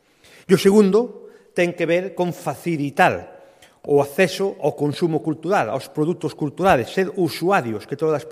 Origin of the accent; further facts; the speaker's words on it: Galicia, Spain